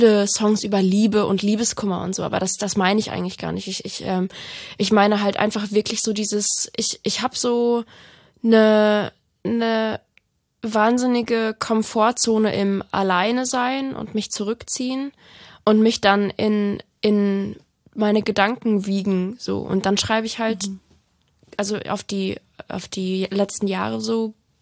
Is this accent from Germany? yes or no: yes; Baden-Württemberg, Germany; accent: Badisch; weil ich komme ja aus Baden-Württemberg, da spricht man halt Badisch.